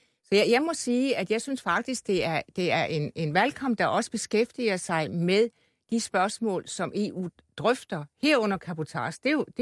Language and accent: Danish; Region of Southern Denmark, Denmark; Og det er jo som Fynbo, synes jeg, det er rigtig godt